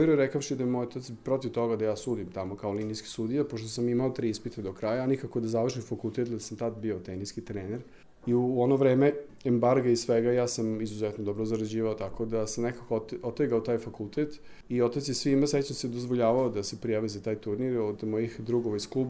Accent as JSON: {"language": "Serbian", "town": "Sombor", "region": "Vojvodina", "country": "Serbia", "tie": "born or raised there", "said": "ja sam rođen u Somboru i živim u Somboru, moja porodica živi u Somboru. Izuzetno sam mešane krvi od jevrejske, mađarske, katoličke, pravoslavne, grčke"}